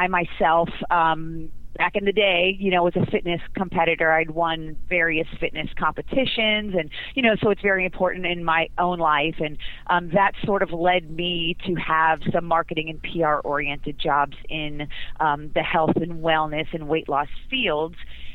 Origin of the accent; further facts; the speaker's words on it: Florida, United States; now in San Diego, United States; Yeah, I grew up in South Florida in the Fort Lauderdale, Miami area, but I've been in San Diego about, I would say, 14 years now.